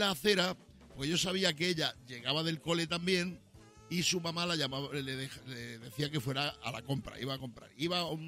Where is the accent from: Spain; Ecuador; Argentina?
Spain; Badajoz, Extremadura; now in Madrid, Spain; jugábamos a lo que en mi tierra llamábamos la repiona, que era la peonza. Había una época en que todo el mundo jugaba a la peona. Repiona le mandaba en Extremadura, donde yo vivía, en Badajoz